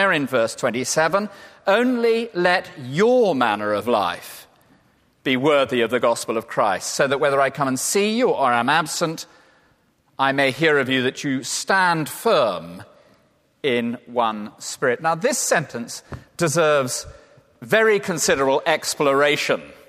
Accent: England, United Kingdom; I'm English. You may have spotted that.

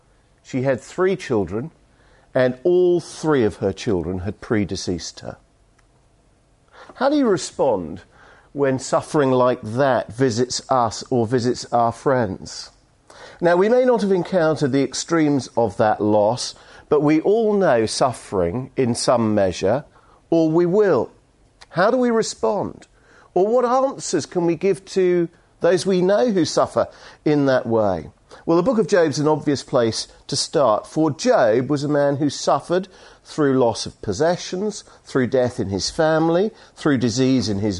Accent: St Helens, North West England, United Kingdom; We're from St. Helens, look at the text.

